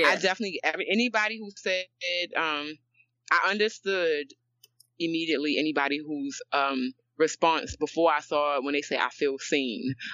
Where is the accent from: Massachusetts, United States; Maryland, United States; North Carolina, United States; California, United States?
Maryland, United States; Baltimore; Like, I'm from Baltimore.